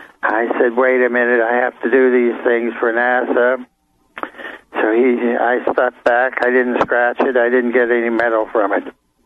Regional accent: Pittsburgh, Pennsylvania, United States; It turned east over Pittsburgh and went to Kecksburg, about 35 miles from my hometown, Pittsburgh.

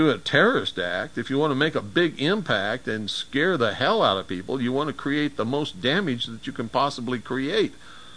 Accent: United States; As an American patriot, I would never pick any of those targets, even if the United States government had declared war on us and we were really at war.

